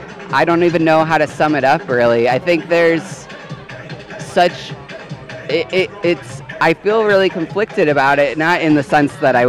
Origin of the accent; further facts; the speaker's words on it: Faribault, Minnesota, United States; also born or lived in Northfield; So I grew up in Northfield and Faribault, kind of split my time between both towns. I went to school in Faribault